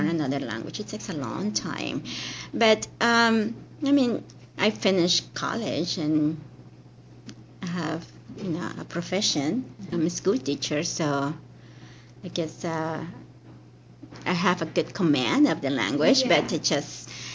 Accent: Peru; English is a second language; moved away as an adult; now in United States; I grew up in Peru, and the coast area of Peru is about 500 miles from Ecuador, and I was born and raised there. And then I came to California when I was 19 years old.

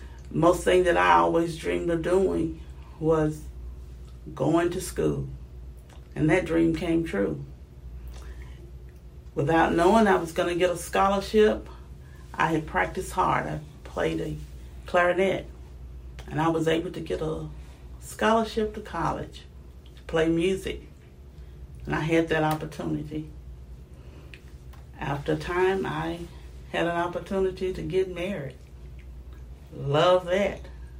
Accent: Macon, Tennessee, United States; born there; I was born in Macon, Tennessee, small town located between two smaller towns, Oakland and Somersville. Most people don't know where Macon is located, but it's a very popular town. It kind of joins everything together. 35 minutes from Memphis, Tennessee

